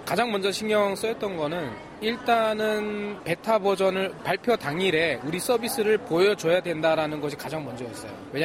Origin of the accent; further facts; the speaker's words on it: North Korea; 저는 이제 탈북민 출신 최초 유니콘 회사를 만드는 건 저 개인적인 욕심이고요